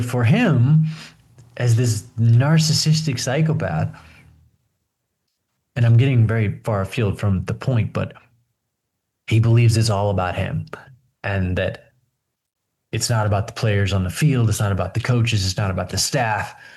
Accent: United States; I grew up in America in the 90s, at the peak of the empire

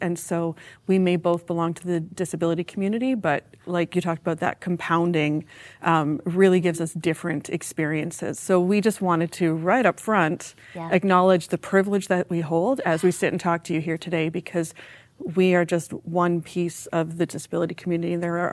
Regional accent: Canada; I'm Canadian. I'm a woman. I'm disabled.

